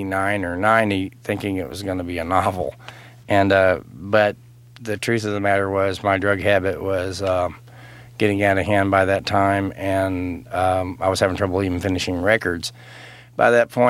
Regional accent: Texas, United States; born or raised there

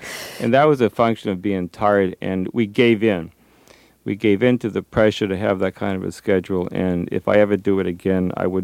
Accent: Massachusetts, United States; I was Greek. I was from Massachusetts.

